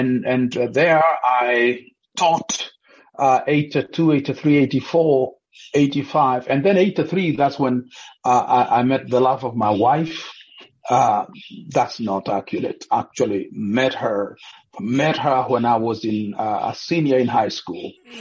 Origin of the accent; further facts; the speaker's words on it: Nyeri, Central, Kenya; I was born in Central Province, of Nyeri District, to be specific. Mm-hmm. Raised there. Mm-hmm. All my life, went to high school in Nyandarua. Mm-hmm. And the places I've really lived is Nyeri, Nyandarua